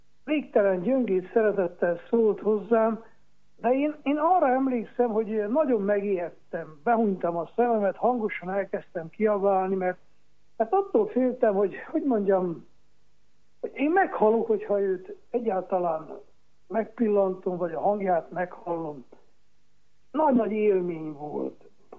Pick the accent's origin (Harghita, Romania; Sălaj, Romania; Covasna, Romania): Harghita, Romania; Miercurea Ciuc; én kommunizmus alatt nőttem fel Csíkszeredában